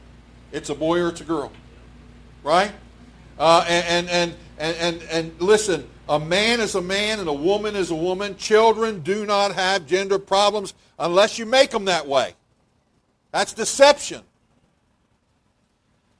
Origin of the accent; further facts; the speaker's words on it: United States; I thank God that I'm American